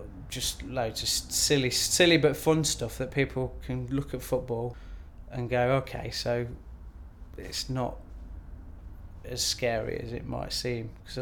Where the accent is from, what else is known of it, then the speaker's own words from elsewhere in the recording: Nottingham, East Midlands, United Kingdom; Because I was brought up in Nottingham, I was having difficulty with my own sexuality